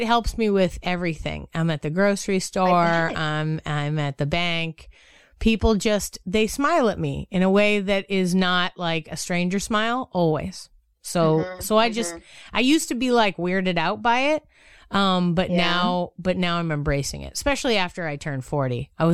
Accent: Boston, Massachusetts, United States; accent: nasally Midwestern; It has a general nasally Midwestern feel. I'm from Boston. Okay. I don't know why I sound Midwestern, but it's what it is, right?

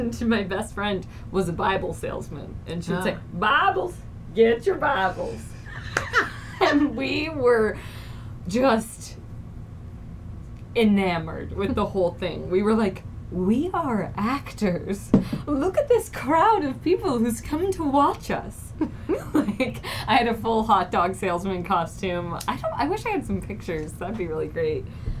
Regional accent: Columbus, Ohio, United States; I'm from Columbus, Ohio, but my parents got divorced when I was young

